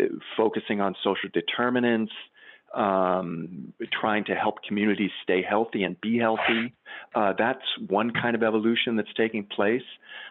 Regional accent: New York, United States; I'm a New Yorker.

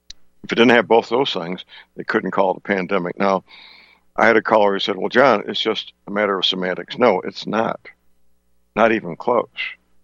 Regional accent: Missouri, United States; He's from my home state of Missouri.

